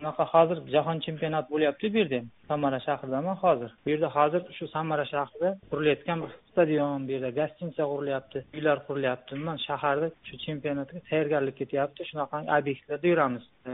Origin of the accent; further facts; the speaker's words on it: Jarqo'rg'on, Surxondaryo Region, Uzbekistan; moved away as an adult; now in Russia; O'zbekiston Respublikasi shu Jarqo'rg'on tumani, Surxondaryo viloyati Jarqo'rg'on tumanida tug'ilganman. Shu yerda maktab tugatganman, undan keyin Rossiya Federatsiyasiga kelib 18 yoshda, 2018 yilda kelganman. Yaqinda 28 yil to'laman men.